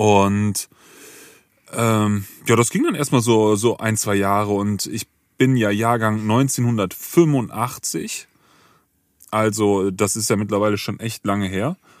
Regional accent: Bonn, North Rhine-Westphalia, Germany; Ich bin hier geboren worden in Bonn, bin dann auch eigentlich immer in Bonn geblieben mit ein paar kurzen Ausnahmen im Leben. Groß geworden bin ich in Bonn-Beul, das ist ein sehr schöner kleiner Stadtteil.

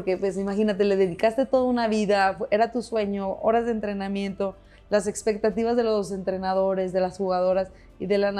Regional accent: León, Guanajuato, Mexico; yo crecí jugando fútbol aquí en León.

